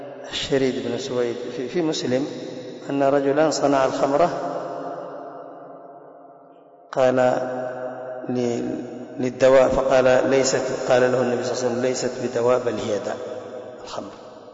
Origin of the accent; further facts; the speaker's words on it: Yemen; حق القات حق القات عندنا في اليمن